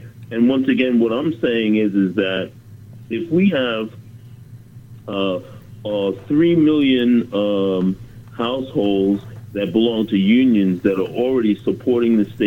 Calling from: Bronx, New York, United States; Bronx, New York.

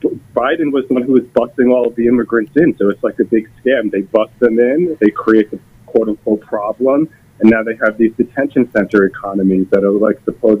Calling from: Long Island, New York, United States; calling from Long Island.

